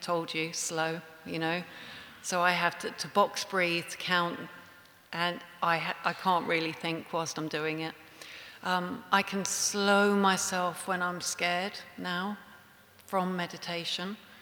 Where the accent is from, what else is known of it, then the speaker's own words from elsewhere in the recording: London, United Kingdom; I grew up in London.